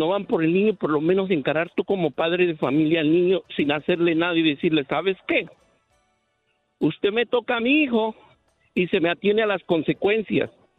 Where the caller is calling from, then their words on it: Chicago, Illinois, United States; Hola, Andreina, hablamos aquí de Chicago.